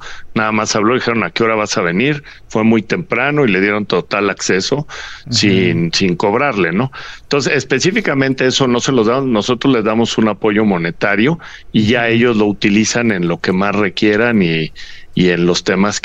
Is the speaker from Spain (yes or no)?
no; Mexico; pero somos orgullosamente mexicanos.